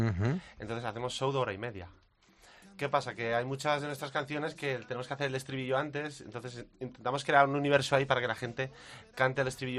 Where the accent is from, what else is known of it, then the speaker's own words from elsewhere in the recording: Valencia, Valencian Community, Spain; Nosotros somos de Valencia, estamos siempre en la playa